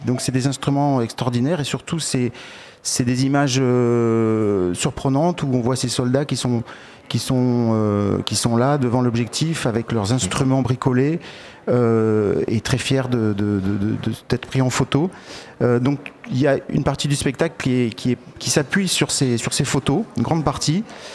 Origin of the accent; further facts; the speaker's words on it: Marseille, Provence-Alpes-Côte d'Azur, France; now in Isère, France; En fait je suis originaire de Marseille, mais maintenant j'habite en Isère, c'est là où j'ai rencontré Marie.